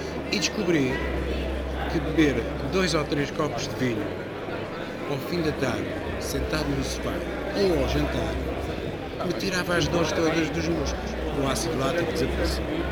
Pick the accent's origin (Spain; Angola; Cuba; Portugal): Portugal; Beira; alguns bocados daquela serra são a minha beira. Eu sou beirão. Os meus genes são beirões. Portanto, ali sinto-me também em casa.